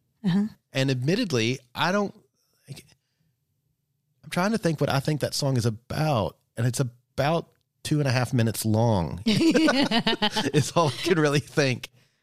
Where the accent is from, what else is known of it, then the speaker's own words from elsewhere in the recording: Kentucky, United States; So I remember, again, growing up in Kentucky